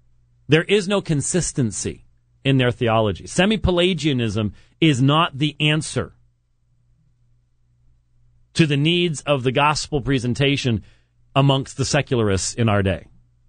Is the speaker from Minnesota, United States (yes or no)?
yes; Minneapolis, Minnesota, United States; born there; accent: Minnesotan; I can do that because I was born in Minneapolis.